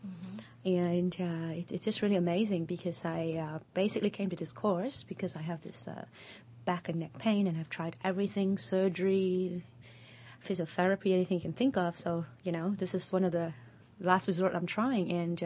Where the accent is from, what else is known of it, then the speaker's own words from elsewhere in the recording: Los Angeles, California, United States; now in Singapore; I live in Singapore now, and I grew up in Los Angeles.